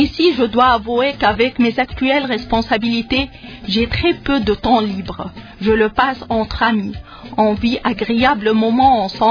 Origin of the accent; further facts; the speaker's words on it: Tunisia; un capitaine, je suis tunisienne de nationalité.